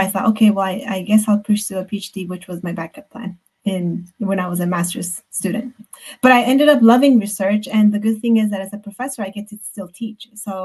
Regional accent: Arizona, United States; And at the time I was living in Arizona, I grew up in Arizona, and Arizona banned bilingual education when I was an undergrad.

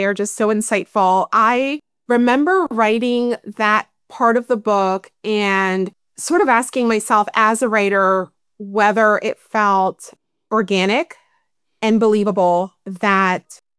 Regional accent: Maryland, United States; now in Oregon, United States; I grew up in Maryland, went to school up and down the East Coast, moved to the West Coast, and I'm now living in Oregon.

